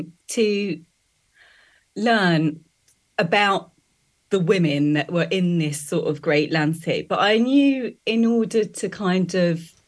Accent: London, United Kingdom; My mum and dad are both Irish. I'm from London, but my mum's from Limerick and my dad's from Sligo.

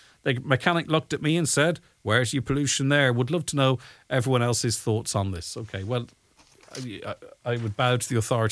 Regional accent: Crawley, South East England, United Kingdom; I'm from Crawley.

